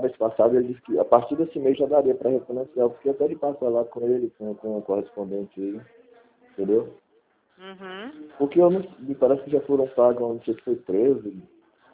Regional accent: Marabá, Pará, Brazil; Eu sou aqui de Marabá, no Pará.

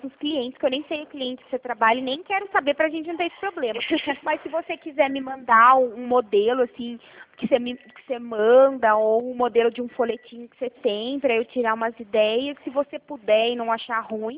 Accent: Itapira, São Paulo, Brazil; now in Mogi Guaçu, Brazil; Eu nem trabalho Mogi Guaçu, porque eu nem sou de Mogi Guaçu, eu fico aqui, mas eu não sou daqui, eu sou de Itapira, trabalho em Itapira

